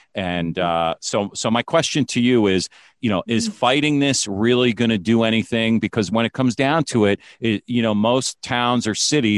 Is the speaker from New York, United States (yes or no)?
yes; Valhalla, New York, United States; Okay, when I was young, I grew up in Valhalla, New York, and PepsiCo wanted to put a facility basically behind our house near Valhalla High School.